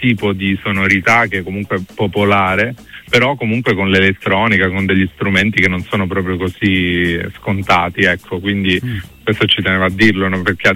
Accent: Calabria, Italy; io dei gradi di permalosità ce li ho, da buon calabrese ce li ho

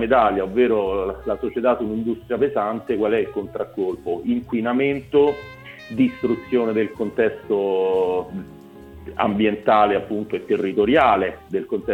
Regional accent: Amelia, Umbria, Italy; Io sono originario dell'Umbria, di un paesino vicino Terni, appunto, Amelia

